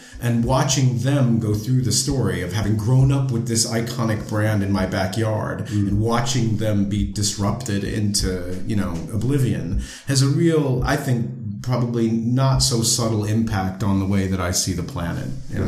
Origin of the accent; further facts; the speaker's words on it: Rochester, New York, United States; now in Vienna, Austria; I grew up in Rochester, New York.